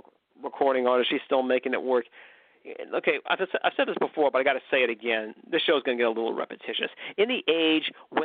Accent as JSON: {"language": "English", "country": "United States", "said": "Because you know something? Guess what? I was from America. What would they say and think when they found out we were Americans?"}